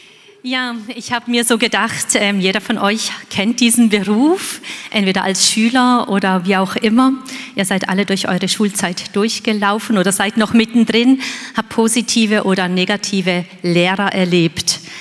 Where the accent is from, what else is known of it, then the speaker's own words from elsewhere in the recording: South Africa; Ich komme ja aus Südafrika.